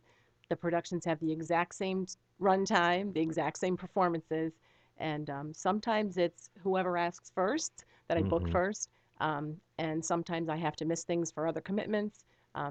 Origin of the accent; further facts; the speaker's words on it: Naugatuck, Connecticut, United States; Actually, all began with the ribbon-cutting ceremony at Phoenix Stage Company in Naugatuck, which is my hometown.